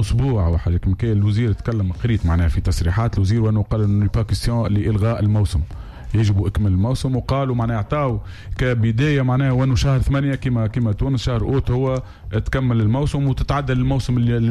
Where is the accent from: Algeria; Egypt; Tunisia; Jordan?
Algeria; ولكن نحن وشعب جزائري معروفين